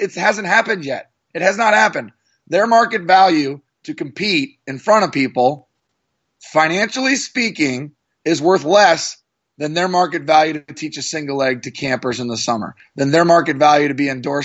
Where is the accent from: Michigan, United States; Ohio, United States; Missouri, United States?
Ohio, United States; Columbus; and I'm from Columbus, went to Ohio State, so obviously that's cool.